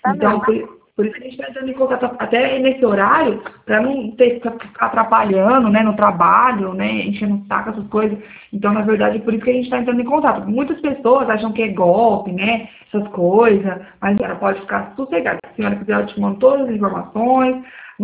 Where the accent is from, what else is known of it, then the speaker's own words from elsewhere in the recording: Presidente Prudente, São Paulo, Brazil; Eu sou do interior de São Paulo, aqui em Presidente Prudente.